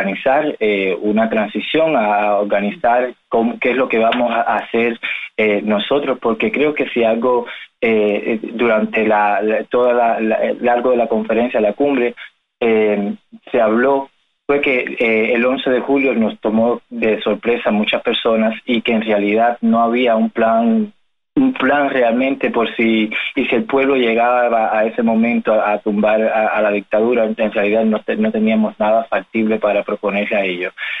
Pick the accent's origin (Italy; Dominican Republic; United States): United States; Miami, Florida; also born or lived in Cuba; now in Brussels, Belgium; Aunque yo vivo en Bruselas, siempre me gusta recalcar que yo crecí en Miami. Yo me fui de Cuba con 9 años